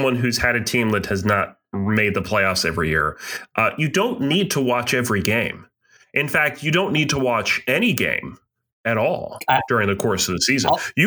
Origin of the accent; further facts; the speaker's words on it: New Hampshire, United States; now in Georgia, United States; my past state, you know, my home state of New Hampshire has picked or my current state of Georgia has picked.